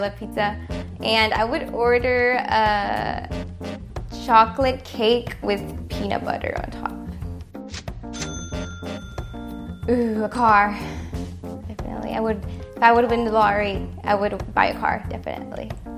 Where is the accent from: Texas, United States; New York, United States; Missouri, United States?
Texas, United States; Pasadena; I'm from Pasadena, Texas, and I'm 18 years old. I love the Houston Texans because it's where I'm from, where I was born